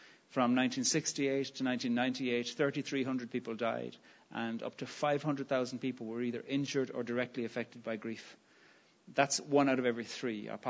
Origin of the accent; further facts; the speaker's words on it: Ireland; And I said, "I'm Irish."